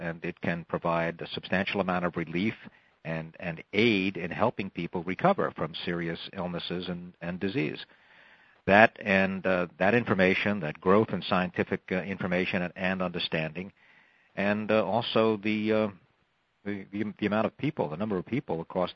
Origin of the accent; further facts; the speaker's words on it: New York, United States; Well, yes, it's important to me as a New Yorker that New York is finally once again addressing this.